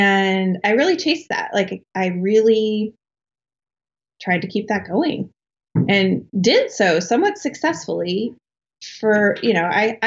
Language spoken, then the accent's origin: English; Colorado, United States; So I grew up in, I was born and raised in Colorado in like a small town south of Denver. I lived there all through my life.